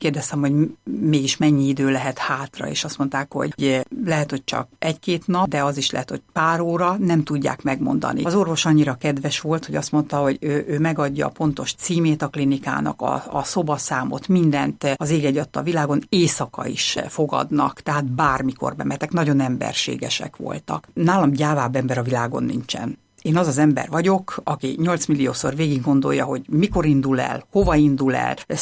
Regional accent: Hungary; now in Germany; miután én egy magyar lány vagyok, aki beszél németül, de hát azért ugye mégse vagyok német

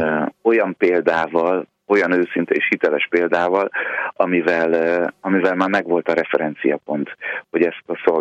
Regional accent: Budapest, Hungary; A Szent Család templomban nőttünk föl a Terézvárosban.

